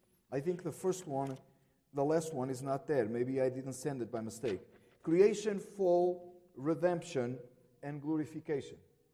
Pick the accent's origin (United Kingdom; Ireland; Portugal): Portugal; also born or lived in Germany; now in United States; I born in Germany, I was raised in Portugal, and I'm an American citizen.